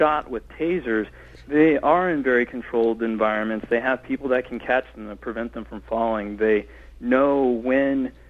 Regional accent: Houston, Texas, United States; I grew up in Houston, just outside Houston, Texas.

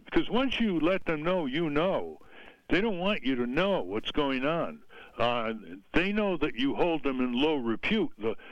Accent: New England, United States; You know, I grew up in New England.

